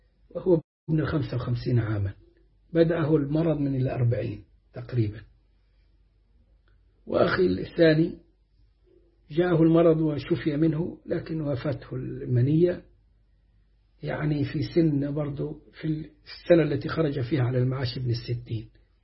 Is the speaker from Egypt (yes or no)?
yes; Matrouh Governorate, Egypt; وشفت عند ناس كنا نروح نشرب من ألبان الإبل وأبوالها في منطقة مرسى مطروح عندنا في مصر، ومنطقة تدعى الضبعة جنب مرسى مطروح.